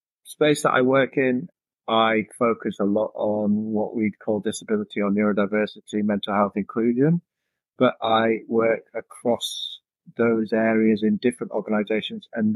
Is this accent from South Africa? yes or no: no; York, Yorkshire and the Humber, United Kingdom; a great organization in York, my hometown in England